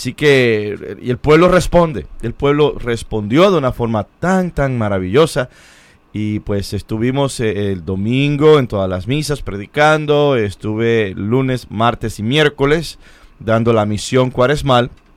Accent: Brooklyn, New York, United States; born there; Oh, claro, yo nací en Brooklyn. Yo nací en el Hospital de Santa María, en el condado, en el área de Brooklyn, y me bauticé en Nuestra Señora de la Merced, en Brooklyn.

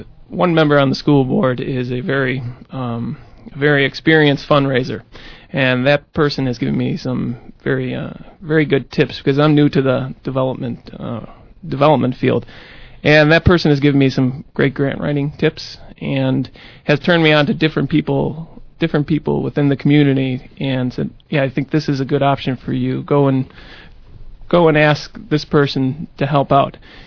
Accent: River Forest, Illinois, United States; I grew up in River Forest. I went to St. Luke, and I went to high school at Fenwick High School in Oak Park.

